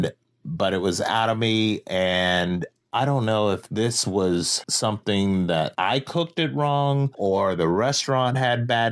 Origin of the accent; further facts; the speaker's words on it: Florida, United States; Do you remember as a kid, at least when I'm growing up in Florida